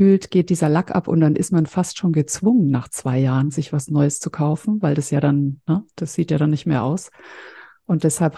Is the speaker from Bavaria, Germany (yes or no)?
yes; Bavaria, Germany; Also ich bin aus Franken, aus Mittelfranken, aber es ist so circa eine Stunde von hier weg, Weiden.